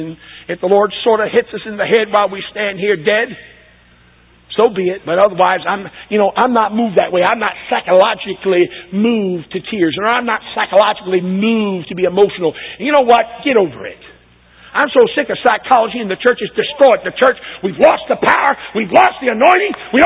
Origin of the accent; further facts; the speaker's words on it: Maine, United States; Yeah, I'm from Maine. Just write it off as some quirk. Believe the Bible way. Maybe it's because I'm from Maine.